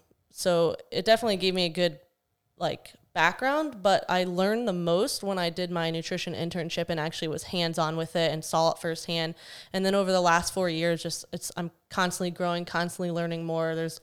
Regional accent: Vero Beach, Florida, United States; So I was born and raised in Vero.

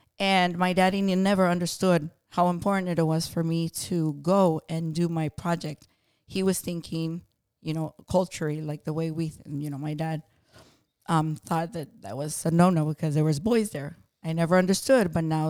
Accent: Fellsmere, Florida, United States; I went to school in Fellsmere. So I'm so excited to be back in my hometown. This is where I went to school.

